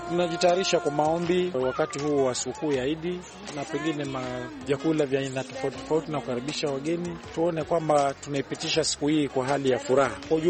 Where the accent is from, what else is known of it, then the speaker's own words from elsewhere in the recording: Kwale, Kwale County, Kenya; Mimi ndio MCA wa hapa Simbagolimi, natoka Kwale, Kenya.